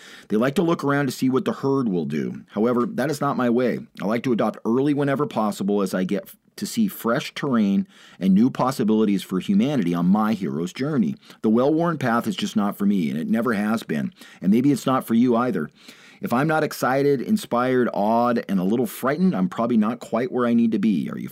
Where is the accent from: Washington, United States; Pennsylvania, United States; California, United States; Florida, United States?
Washington, United States; Longview; Right here where I'm at, near Mount Adams, where I grew up, near where I grew up in Longview